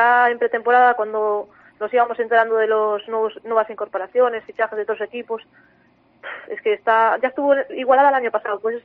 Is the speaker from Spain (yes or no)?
yes; A Coruña, Galicia, Spain; estoy cómoda aquí en Galicia, cerca de casa, ya que yo soy de Coruña.